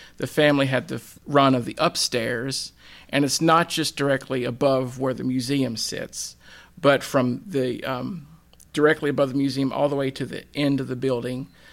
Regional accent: Wytheville, Virginia, United States; Okay, well, I grew up here in Wytheville, so I'm a local citizen, obviously, growing up here.

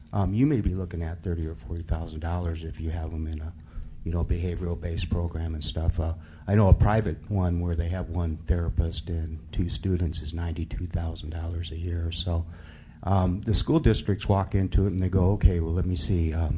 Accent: Dallas, Texas, United States; I'm actually from Dallas, Texas.

